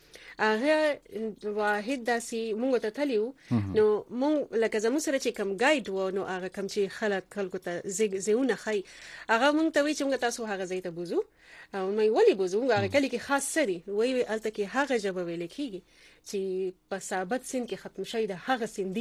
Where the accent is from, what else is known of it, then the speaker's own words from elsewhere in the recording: Sindh, Pakistan; زه اکثر از په سند کې پیدا لوي شوی